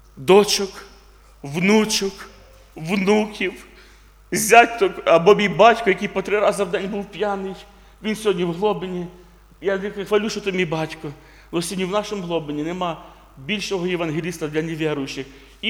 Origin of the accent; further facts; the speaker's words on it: Poltava Oblast, Ukraine; also born or lived in Kalyta; З півроку до 6 років я тут виріс в Калиті. Є така Калита, да? Я там жив з батьками, потім переїхали ми в Полтавську область.